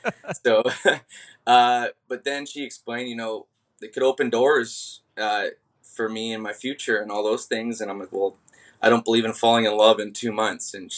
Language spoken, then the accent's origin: English; White Rock, British Columbia, Canada; there's no other place I'd want to be than White Rock, my hometown.